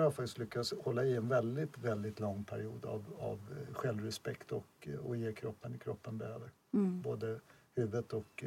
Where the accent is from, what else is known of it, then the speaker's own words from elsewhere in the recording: Sweden; Hemma i Sverige så tränar jag gärna på Barry's bootcamp i Stockholm